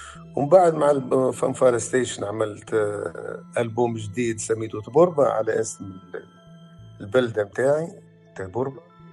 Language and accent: Arabic; Tunisia; وانا صغير ملي في تونس هذيك حبيت نتعلم الناي